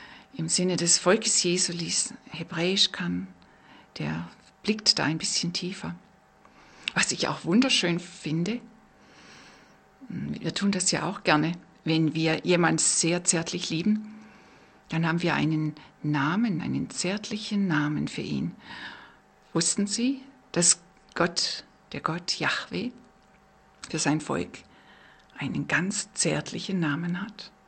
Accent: Baden-Württemberg, Germany; accent: Swabian; Wie Sie hören, bin ich ja Schwäbin.

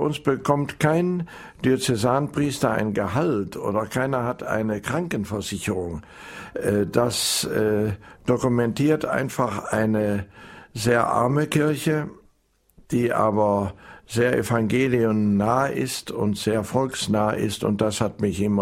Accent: Mönchengladbach, North Rhine-Westphalia, Germany; now in Bolivia; Das ist einfach, das heißt Bückelberg, genauso wie Sie sagen. Ja, das ist die Heimat v

